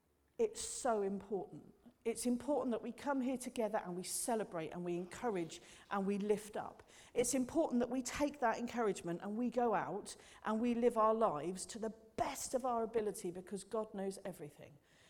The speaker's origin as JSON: {"language": "English", "country": "United Kingdom", "said": "And we're very British."}